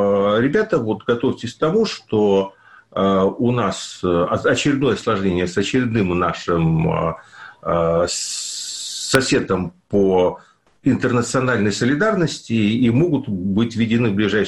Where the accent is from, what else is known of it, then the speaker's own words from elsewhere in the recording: Ukraine; поскольку я родился и вырос на Украине, то ну, в Украине в данном случае